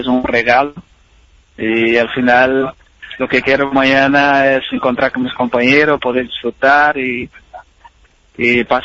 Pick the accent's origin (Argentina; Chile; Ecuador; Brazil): Brazil; São Paulo; now in Villarreal, Spain; Yo en São Paulo, donde mi ciudad de origen también es muy movida, mucha gente, entonces ya estaba más o menos un poco acostumbrado a lo que es mucha gente.